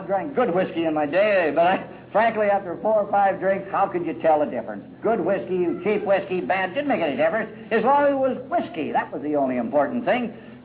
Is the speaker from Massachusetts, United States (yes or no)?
no; Los Angeles, California, United States; born or raised there